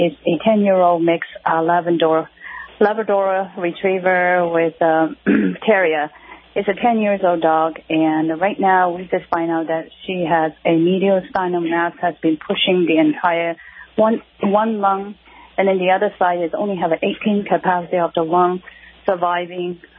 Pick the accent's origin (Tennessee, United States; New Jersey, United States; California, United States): California, United States; Yeah, no, I'm from California.